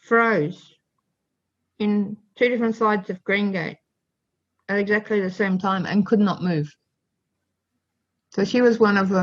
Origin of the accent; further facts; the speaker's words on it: Ireland; I'm not middle class to start off with. I'm actually Irish working class, with a long history of colonisation behind me